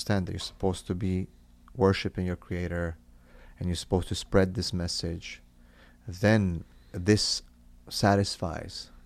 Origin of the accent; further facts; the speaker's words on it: Romania; I did not like Islam because that's how we were raised in Romania.